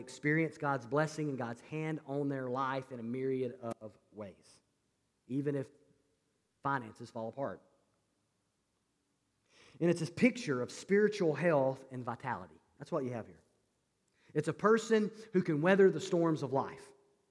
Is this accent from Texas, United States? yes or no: no; Alabama, United States; when we visit home, back my hometown back in Alabama, we go see my family and stuff.